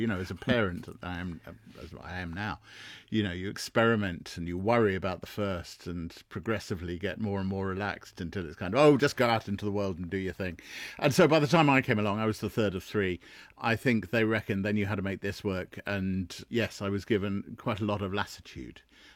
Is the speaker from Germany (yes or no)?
no; Harrow, London, United Kingdom; Yeah, I grew up in Harrow.